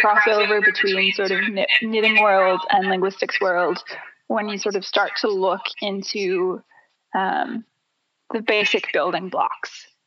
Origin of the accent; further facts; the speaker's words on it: North Carolina, United States; And I grew up in North Carolina, which has a very warm climate.